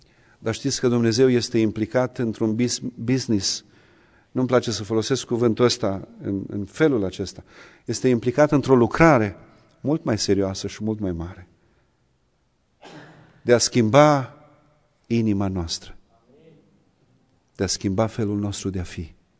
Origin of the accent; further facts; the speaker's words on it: Romania; să fim deosebiți de ceilalți, că suntem români, să fim deosebiți de ceilalți, că suntem penticostali